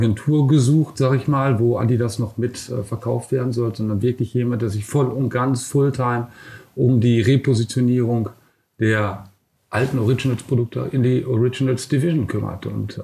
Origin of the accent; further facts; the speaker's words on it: Bochum, North Rhine-Westphalia, Germany; Und deswegen bin ich auch stolz drauf, wo ich herkomme. Und viele gute Menschen, Distribution, Verleger und so weiter kommen tatsächlich aus Bochum.